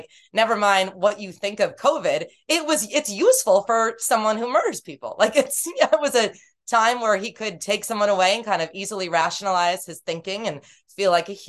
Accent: Massachusetts, United States; But I grew up in the Cape, so I spent a lot of time in Boston and, you know, around there

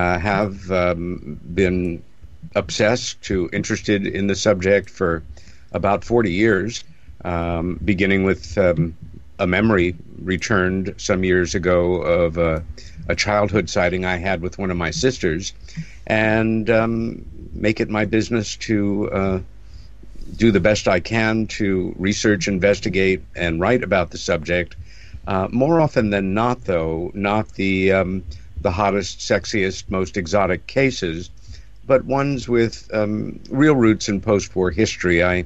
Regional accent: New York City, New York, United States; also born or lived in Rockville Centre, United States; I grew up in New York City, lived most of my life there, but really came of age in a very pretty little village called Rockville Center, about 30 miles east of Manhattan.

